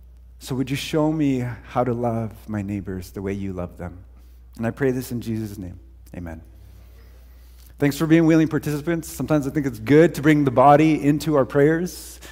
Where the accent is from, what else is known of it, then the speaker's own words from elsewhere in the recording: Canada; And while we are not American, those ideals have certainly influenced us as well